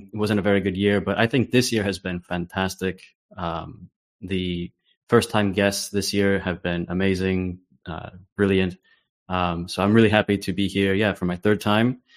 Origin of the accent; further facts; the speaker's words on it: United States; now in Europe; I was born in the United States. My father is Italian, and my mother's side are Irish and Welsh immigrants from earlier days. So I grew up in America, then I moved back to Europe.